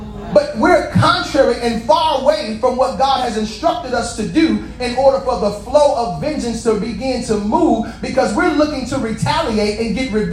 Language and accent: English; Inglewood, California, United States; I grew up in Inglewood.